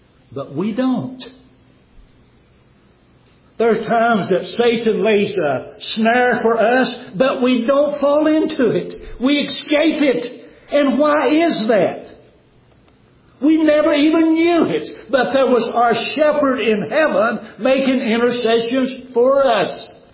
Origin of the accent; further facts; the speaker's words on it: the South, United States; I'm from the South, and we used to run around barefooted all summertime to save our shoes.